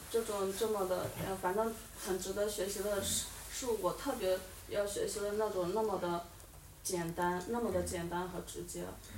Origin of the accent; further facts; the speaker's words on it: Henan, China; now in Yunnan, China; 我老家是河南的，常住在云南